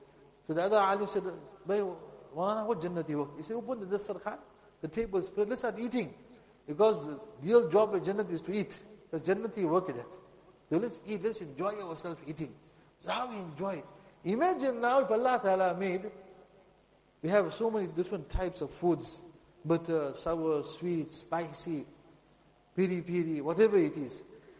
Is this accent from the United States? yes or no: no; South Africa; my ill thinking as a South African, growing up in a spoiled environment